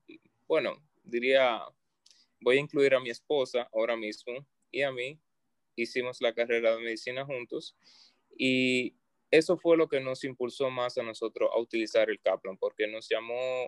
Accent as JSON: {"language": "Spanish", "country": "Dominican Republic", "lives_now": "United States", "said": "Yo soy de República Dominicana. Ahí fue donde realicé mis estudios en la Universidad Pucamaima o la Pontificia Universidad Católica, Madre y Maestra. Me gradué en el 2016"}